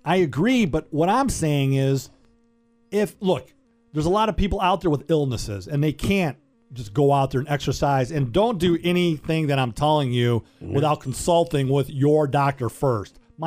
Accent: Detroit, Michigan, United States; I can relate to some of their stories because when I was growing up in Metro Detroit, I made some poor choices.

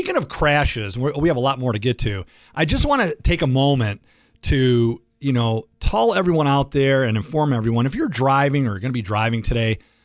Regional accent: Berkley, Michigan, United States; I was at 12 and Telegraph because I'm from Metro Detroit.

